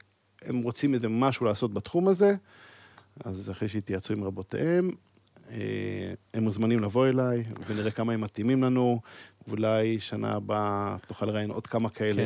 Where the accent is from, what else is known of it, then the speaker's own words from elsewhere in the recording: Jerusalem, Jerusalem District, Israel; ירושלים, עיר הקודש שבה גדלתי, נולדתי, גדלתי, ורוב שנותיי הצעירות גדלתי בשכונת גאולה.